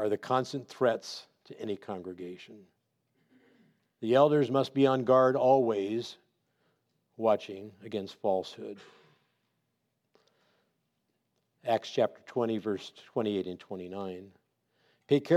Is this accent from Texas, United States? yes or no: no; California, United States; I was raised in Southern California. My wife and I are from this area, never leaving until we left.